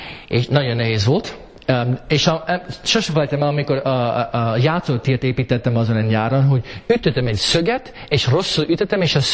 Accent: United States; ugye én Amerikában nőttem fel, de … én magyar származású vagyok

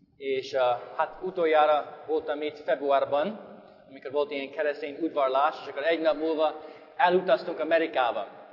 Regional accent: St. Louis, Missouri, United States; Hungarian is a second language; now in Biatorbágy, Hungary; St. Louisban volt, ez az én szülői városom, én ott nőttem fel

